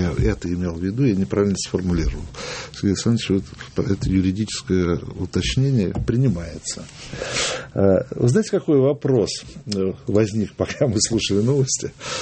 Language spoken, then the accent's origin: Russian; Russia; И когда узнали, что я из России